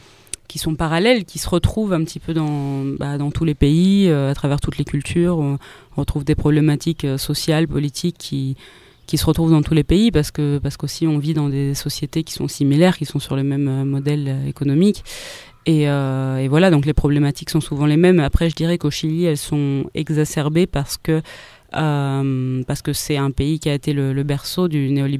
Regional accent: Lyon, Auvergne-Rhône-Alpes, France; Ça fait même pas un an qu'on est de retour, et que, donc à Lyon, qui est ma ville natale.

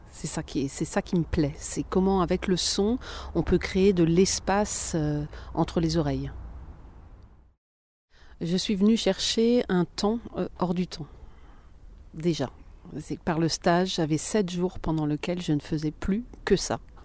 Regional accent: Arles, Provence-Alpes-Côte d'Azur, France; je suis d'Arles

